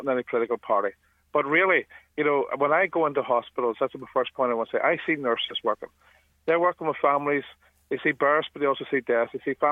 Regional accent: Northern Ireland, United Kingdom; how do Westminster protect my human rights as a citizen of Northern Ireland, the United Kingdom, and being British Irish?

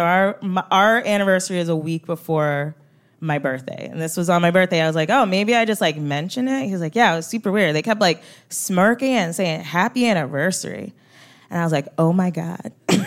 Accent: Nigeria; I'm Nigerian too.

